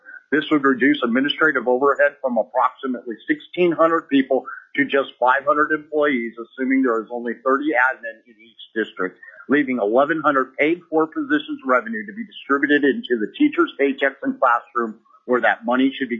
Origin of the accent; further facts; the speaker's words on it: Big Lake, Alaska, United States; I'm from Big Lake, Alaska.